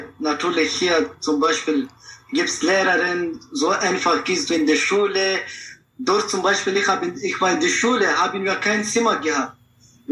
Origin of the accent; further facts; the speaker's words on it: Laghman, Afghanistan; German is a second language; ich bin in Afghanistan, in Lachmann geboren.